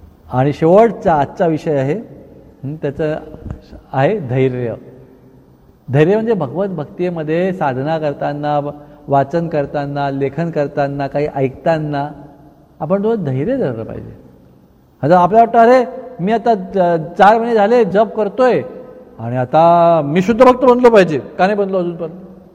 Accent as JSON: {"language": "Marathi", "town": "Tarapur", "region": "Maharashtra", "country": "India", "tie": "born or raised there", "said": "की आमचं गाव होतं तारापूर, कधी तारापूर येणार"}